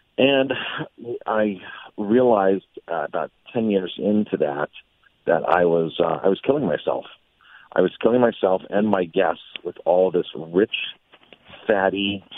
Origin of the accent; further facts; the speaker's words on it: Ellenville, New York, United States; I grew up in Ellenville. My family moved here when I was 9.